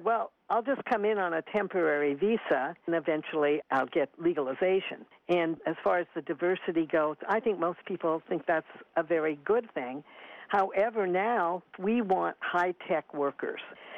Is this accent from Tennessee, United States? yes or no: no; California, United States; I'm from California, so the West Coast, the majority of minorities are Asian.